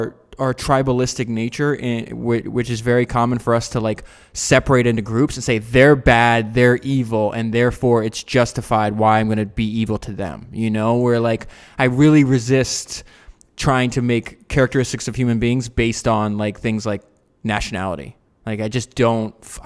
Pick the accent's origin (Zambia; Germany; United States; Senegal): United States; Like we believe that because we grew up in America and that's what we were told.